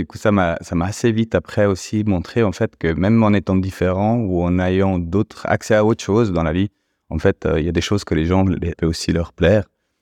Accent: Ticino, Switzerland; moi, j'ai grandi au Tessin, dans les Alpes tessinoises, dans cette petite vallée très sauvage, la vallée d'Ansernone.

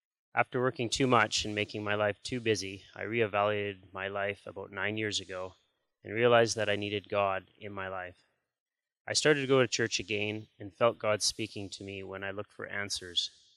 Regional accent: Abbotsford, British Columbia, Canada; born there; I was born in Abbotsford, and my family had me christened in the Anglican Church.

